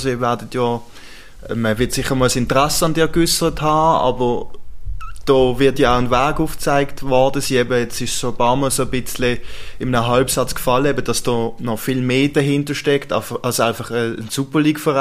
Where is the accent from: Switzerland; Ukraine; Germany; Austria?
Switzerland; German-speaking Switzerland; wir sind alle aus der Deutschschweiz